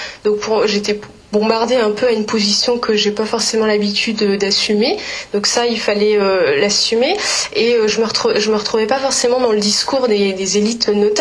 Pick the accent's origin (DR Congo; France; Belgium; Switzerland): France; Enfin moi, en tant que Française, j'arrive quasiment dans le bureau du ministre directement.